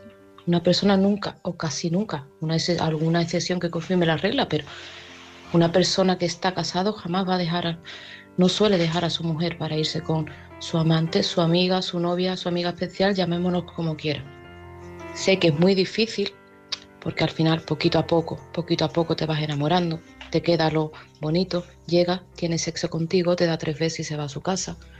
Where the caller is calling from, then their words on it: Seville, Andalusia, Spain; de Sevilla y este mensaje es para opinar